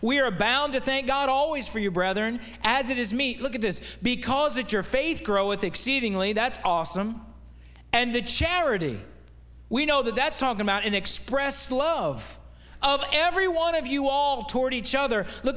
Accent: the North, United States; I come from the North. Some of you also. How many of you are Yankees and you came down here?

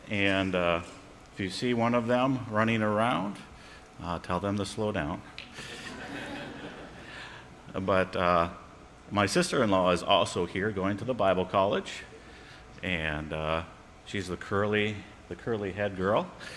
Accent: Fargo, North Dakota, United States; We are from Fargo, North Dakota, and they have 52 inches of snow up there.

